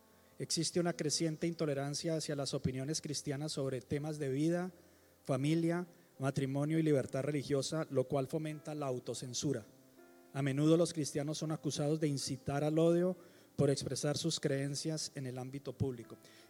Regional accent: Colombia; somos colombianos y queremos estar orando por algunas cosas

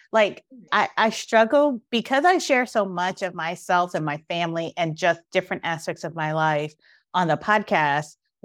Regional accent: Brooklyn, New York, United States; because I grew up like in Brooklyn in the 80s.

